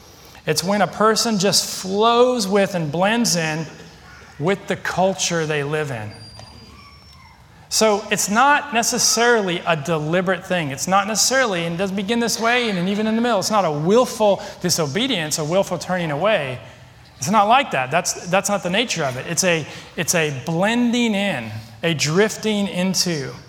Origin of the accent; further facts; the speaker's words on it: Seattle, Washington, United States; I've always lived near the ocean. I'm from Seattle, but that water's cold.